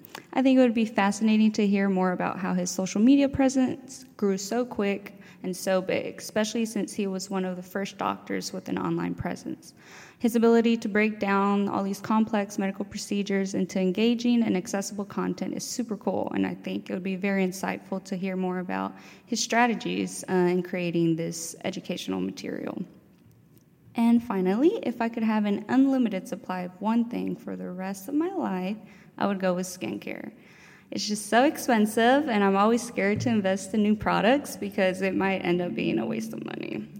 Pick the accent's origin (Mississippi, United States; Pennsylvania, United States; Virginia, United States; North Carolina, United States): Mississippi, United States; South Haven; I am the vice president. I'm from South Haven, Mississippi, and I'm interested in pediatrics.